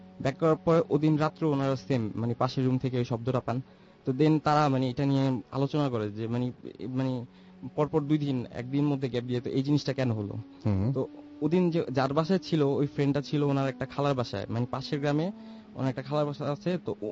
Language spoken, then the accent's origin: Bangla; Dhaka, Dhaka Division, Bangladesh; From Moghbazar.